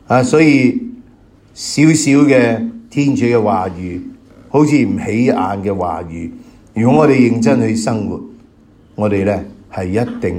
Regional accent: China; 我哋過新年啦，一年要過去喺我哋中國人嘅年，

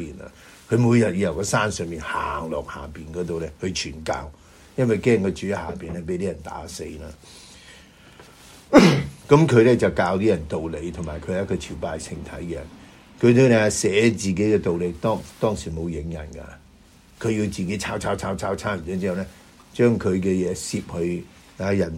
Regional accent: China; 新春為我哋中國人好緊要啦。

